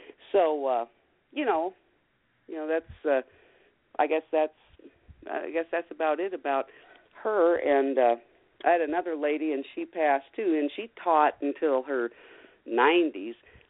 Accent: Bunker Hill Village, Ohio, United States; I grew up in Holmes County, up there around Millersburg, Ohio. Actually, I grew up in Bunker Hill Village, which is about 7 miles out of Millersburg, middle of Amish country.

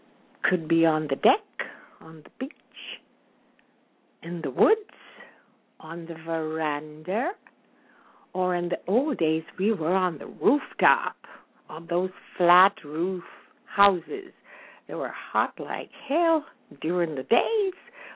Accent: Jamaica; now in United States; But deep in my heart, I am still a Jamaican. And I left Jamaica before independence. I left in 1959. So I am not too familiar with the new Jamaica.

